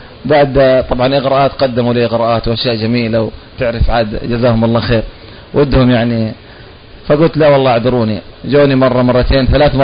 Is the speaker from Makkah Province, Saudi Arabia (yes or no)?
yes; Jeddah, Makkah Province, Saudi Arabia; تربيت وترعرعت في جدة وبالأخص في حي الهندوية، وحفظت القرآن بفضل الله سبحانه وتعالى في مسجد الروضة بباب شريف،